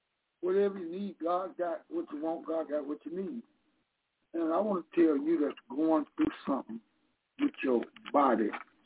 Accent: Detroit, Michigan, United States; I'm from Detroit.

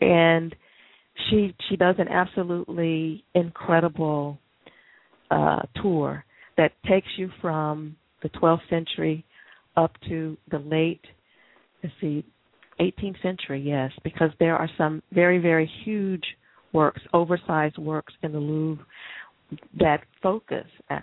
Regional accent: United States; my God, actually, I am an American. I never felt like it, you know

